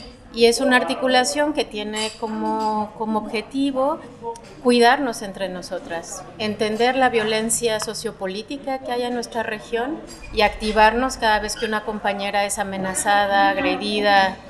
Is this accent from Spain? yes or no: no; Mexico; Sí, efectivamente, yo soy mexicana.